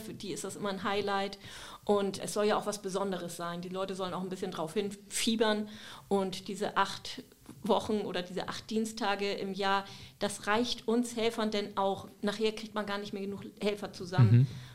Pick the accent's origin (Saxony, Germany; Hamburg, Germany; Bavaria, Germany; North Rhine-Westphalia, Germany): Hamburg, Germany; moved away as an adult; now in Eiderstedt, Germany; Ja, aber ich bin da auch aufgewachsen. Ich bin erst mit 23 Jahren nach Eiderstedt gezogen.